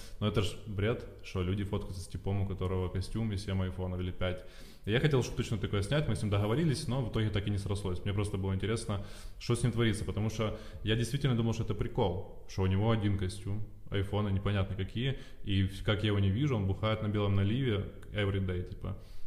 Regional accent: Kherson, Kherson Oblast, Ukraine; Я из Херсона.

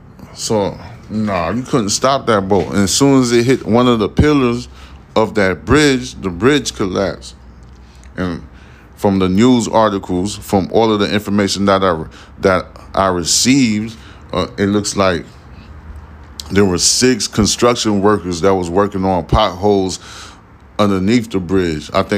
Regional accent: East Coast, United States; I am from the East Coast.

